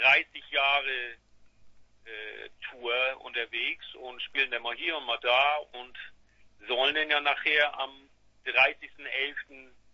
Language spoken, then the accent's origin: German; Flensburg, Schleswig-Holstein, Germany; Aber sonst, wir sind gebürtige Flensburger, ne? Sind hier aufgewachsen